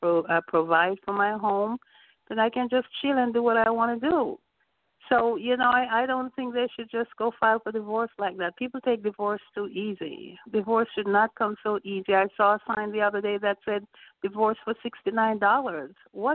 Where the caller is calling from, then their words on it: Lake Worth, Florida, United States; I'm calling actually from Lakeworth. It's Palm Beach County, but Lakeworth.